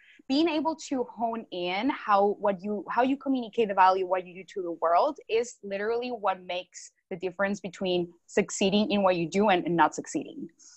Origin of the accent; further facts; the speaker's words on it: Colombia; born there; English is a second language; also born or lived in Australia; I didn't speak English when I was, you know, in Colombia. I was born in Colombia, I didn't speak English. So I taught myself how to speak English.